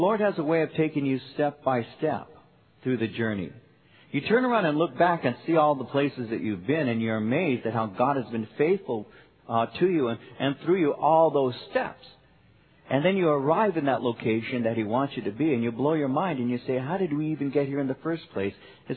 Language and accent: English; Norwalk, California, United States; growing up in Norwalk and working in Whittier, driving out here was like, man, I'm going to the other side of the world.